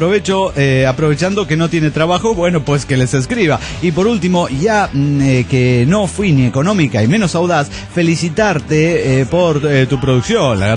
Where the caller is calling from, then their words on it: Monterrey, Nuevo León, Mexico; de Monterrey, Nuevo León, México.